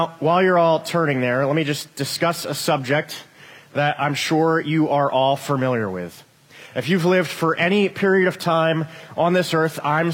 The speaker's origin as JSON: {"language": "English", "town": "Lancaster", "region": "Pennsylvania", "country": "United States", "said": "As you've heard … We are from Lancaster, Pennsylvania. It is Amish country."}